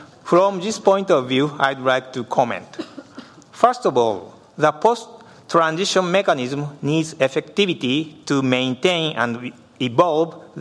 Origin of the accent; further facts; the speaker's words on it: Japan; from Japan.